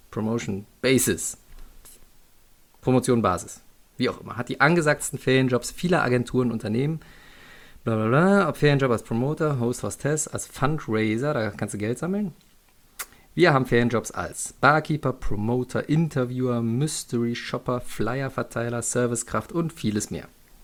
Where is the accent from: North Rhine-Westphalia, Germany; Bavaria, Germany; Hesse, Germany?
North Rhine-Westphalia, Germany; Porz; das war in Porz damals noch, ich bin in Porz groß geworden